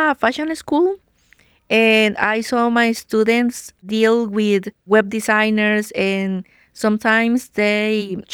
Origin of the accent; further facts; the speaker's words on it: Costa Rica; And I'm from Costa Rica.